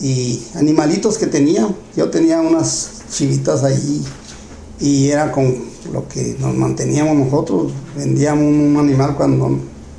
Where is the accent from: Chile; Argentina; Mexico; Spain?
Mexico; San Pedro del Gallo, Durango; Pues nací en San Pedro del Gallo, el 9 de octubre de 1936.